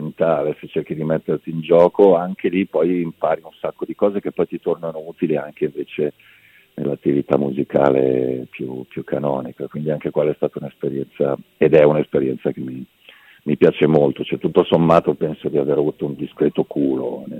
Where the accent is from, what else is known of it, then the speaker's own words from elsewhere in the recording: Lombardy, Italy; accent: Brianzolo; il mio dialetto, che è il brianzolo, che in realtà è un milanese un po' più paesano